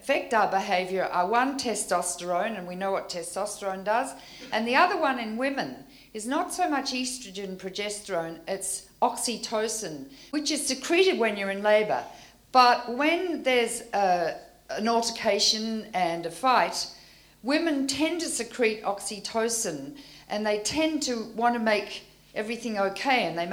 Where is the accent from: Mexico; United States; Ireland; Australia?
Australia; How do I know? I come from Australia.